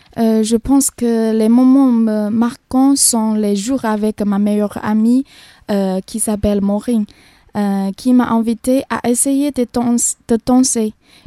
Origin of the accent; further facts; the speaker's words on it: Fuzhou, Fujian, China; French is a second language; Je viens de la province de Fujian et de la ville de Fuzhou qui est en face de la province de Taïwan.